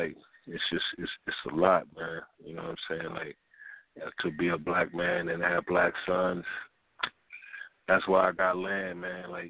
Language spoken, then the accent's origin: English; East Orange, New Jersey, United States; I was always in East Orange or North, you know, growing up in Jersey.